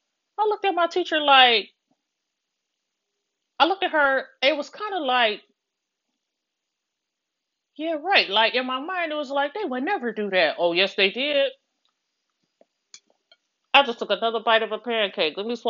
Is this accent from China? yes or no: no; Detroit, Michigan, United States; because I was raised in Southwest Detroit, and I remember when the shift, I could feel it.